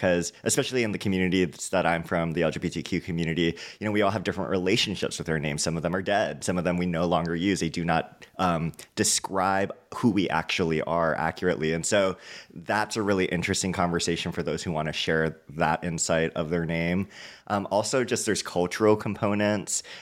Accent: Hawaii, United States; being, you know, I was born and raised in Hawaii, and then … being my Japanese ancestry.

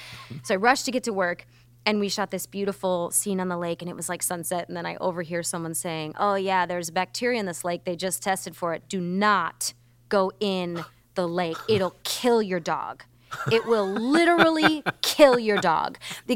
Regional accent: Michigan, United States; I loved growing up in Michigan, though.

